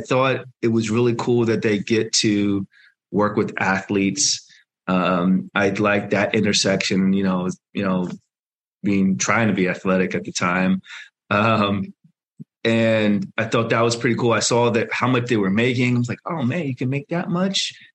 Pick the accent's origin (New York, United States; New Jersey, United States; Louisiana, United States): New Jersey, United States; now in Princeton, United States; I was for the most part born and raised in South Jersey. I live in Princeton, which is Central Jersey. So it's a beautiful state. It's the Garden State.